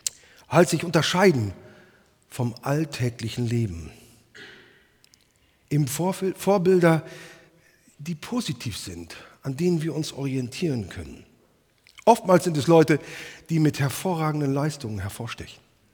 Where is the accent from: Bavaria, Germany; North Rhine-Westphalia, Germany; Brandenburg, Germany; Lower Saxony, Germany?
Lower Saxony, Germany; born there; ich komme gebürtig aus dem Emsland, aus unserem Samaria, wenn ich das so sagen darf. Komme da aber auch aus dem christlichen Elternhaus.